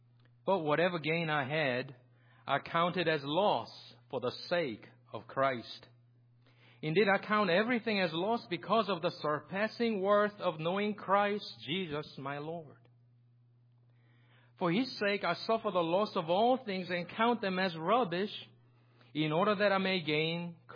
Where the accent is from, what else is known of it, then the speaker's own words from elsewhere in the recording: Texas, United States; moved away; also born or lived in South Korea; I came from Korea, South Korea, 20-some years ago. And I grew up in Texas, the great state of Texas. I went to high school there. I went to college there.